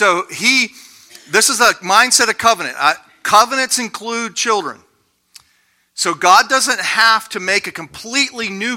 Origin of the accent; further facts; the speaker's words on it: Ohio, United States; I came from Ohio.